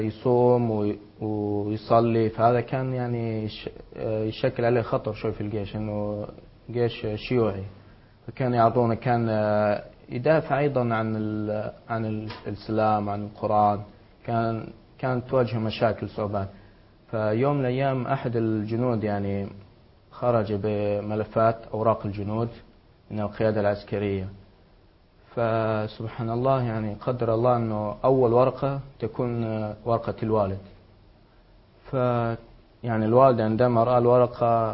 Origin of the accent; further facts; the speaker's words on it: Saudi Arabia; Arabic is a second language; يعني عارف الأوضاع هناك وعارف المجتمعات والبيئة، فهذا نعمة ربي أني ولدت في السعودية وتعلمت هناك. إذا بقيت في البوسنة كان الحال الله أعلم